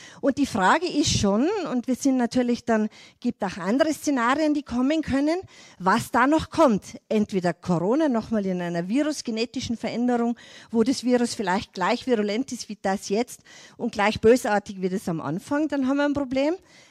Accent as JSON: {"language": "German", "region": "Tyrol", "country": "Austria", "said": "wir als Tiroler haben diesen Lockdown eigentlich nicht als Panikmache empfunden"}